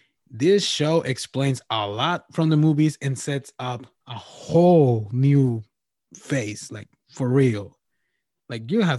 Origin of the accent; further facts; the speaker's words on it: Mexico; I mentioned before that I'm from Mexico, and this podcast I make it in English and Spanish because I have listeners over there.